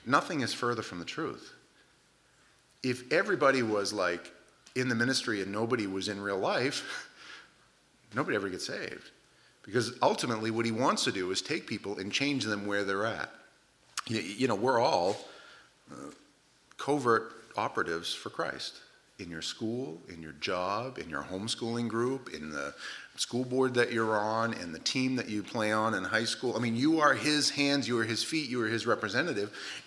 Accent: United States; I'm an American. I'm very thankful, and I'm glad for the freedoms that I have.

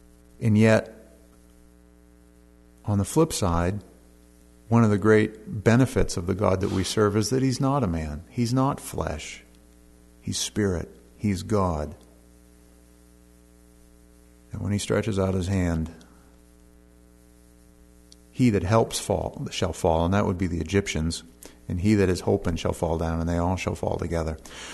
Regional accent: East Millinocket, Maine, United States; I grew up in East Millinocket

